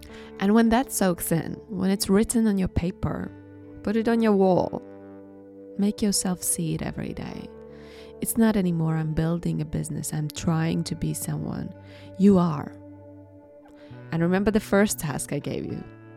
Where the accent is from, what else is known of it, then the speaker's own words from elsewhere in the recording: Latvia; first language Latvian; English is a second language; moved away; I had almost no one in Latvian audience, which is my native language and the country where I was born and spent half of my life.